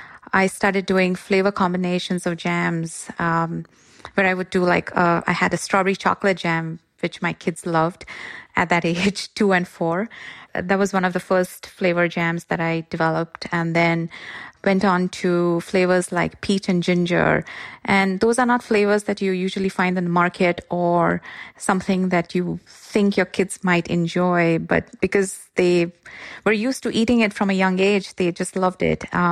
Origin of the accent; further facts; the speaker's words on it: Mumbai, Maharashtra, India; I'm originally from Mumbai.